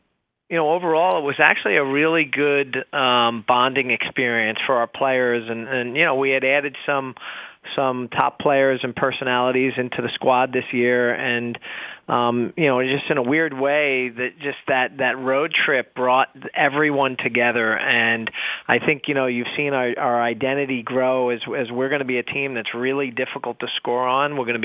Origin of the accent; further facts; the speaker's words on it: New York, United States; It's a lot like where I grew up in New York